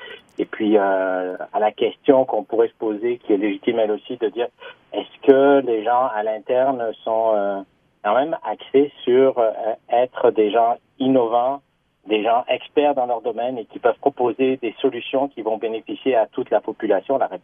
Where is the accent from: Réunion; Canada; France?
Canada; Quebec; on est aussi des Québécois.